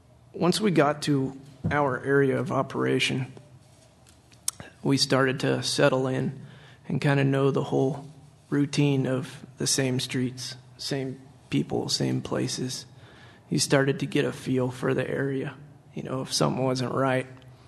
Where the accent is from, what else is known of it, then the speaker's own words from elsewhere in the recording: Lake Tahoe, California, United States; also born or lived in Oregon; I was born in Sacramento, raised in Lake Tahoe, had a pretty much lived in California until I got married and moved to Oregon.